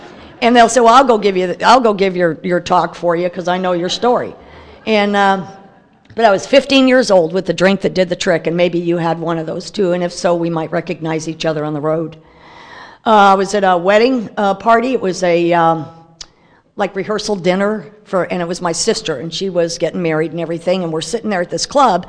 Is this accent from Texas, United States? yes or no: yes; El Paso, Texas, United States; I was raised in El Paso.